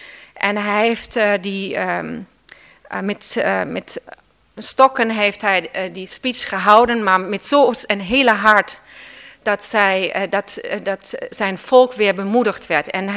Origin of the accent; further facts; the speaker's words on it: Germany; Dutch is a second language; now in Netherlands; Jullie horen natuurlijk een accent, het is niet mijn moedertaal, ik ben Duitser van oorsprong, maar ik woon hier nu al 38 jaar